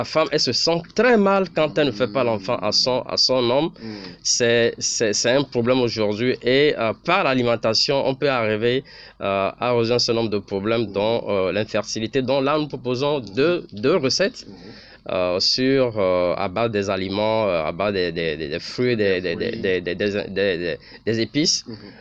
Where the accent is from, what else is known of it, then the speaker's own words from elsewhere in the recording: Togo; c'est un mal qui est réel chez nous au Togo.